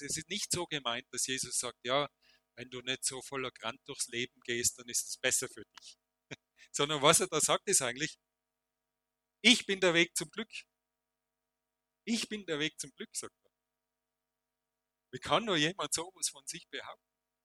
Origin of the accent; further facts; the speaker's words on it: Tyrol, Austria; Dann sage ich, aus dem Bezirk Reutte, Ausserfern. Ah, interessant, woher? Dann denke ich mir jetzt. Hat das jetzt einen Sinn? Dann habe ich gesagt, ich bin aus Bärwang, einem kleinen Ort.